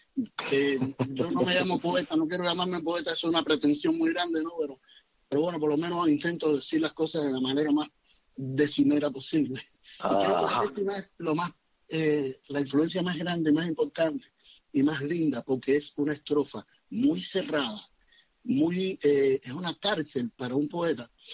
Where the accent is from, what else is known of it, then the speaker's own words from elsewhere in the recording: Matanzas, Cuba; born there; Yo nací en Matanzas, en lo que se llama la ciudad de Matanzas